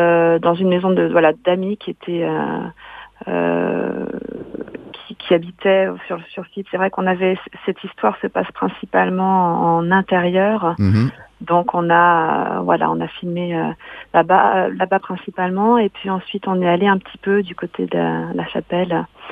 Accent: Pays de la Loire, France; moi aussi je viens d'Anjou.

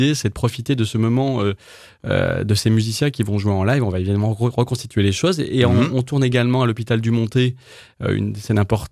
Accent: Le Mans, Pays de la Loire, France; Et puis, il s'avère que moi, je suis du Mans, en fait

